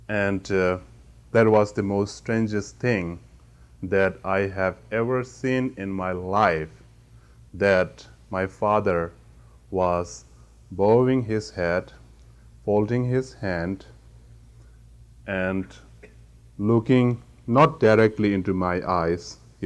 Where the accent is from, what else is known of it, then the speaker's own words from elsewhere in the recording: Bylakuppe, Karnataka, India; I was born in the Tibetan refugee camp in Balakupi in South India. And I was raised up as a very ordinary boy in the refugee camp till 17.